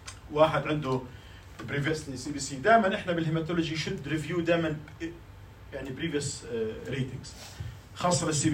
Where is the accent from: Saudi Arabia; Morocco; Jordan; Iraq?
Jordan; إحنا بالأردن ما عندنا هيموجلوبين سي وأس كثير